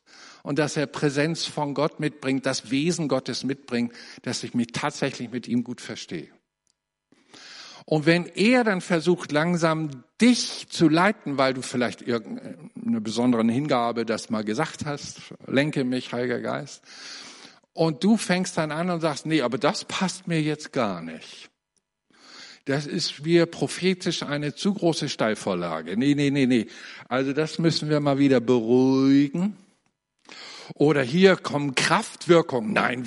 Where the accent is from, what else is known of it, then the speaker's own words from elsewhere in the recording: Germany; Ich bin ja Deutscher und man achtet schon ein bisschen auch auf die Uhr.